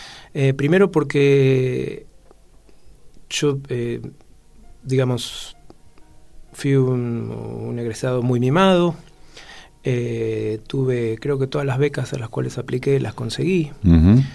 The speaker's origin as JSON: {"language": "Spanish", "region": "Buenos Aires", "country": "Argentina", "tie": "born or raised there", "said": "de dónde vengo, sí, si vamos a ese origen, digamos, de barrio, sí, nací en Matadero."}